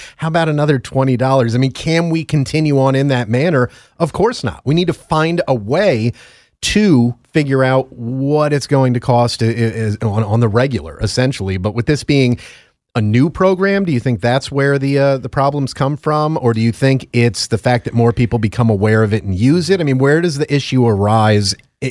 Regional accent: Connecticut, United States; Look at my home state of Connecticut.

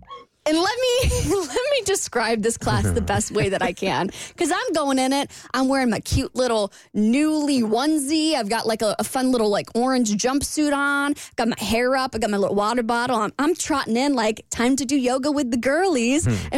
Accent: Florida, United States; I do saunas. I'm from Florida. I have been moist before out in the wild.

